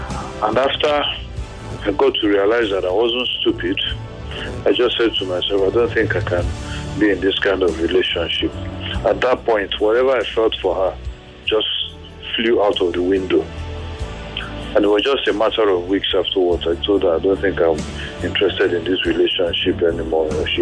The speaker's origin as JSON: {"language": "English", "region": "Anambra", "country": "Nigeria", "said": "I'm from Anambra State."}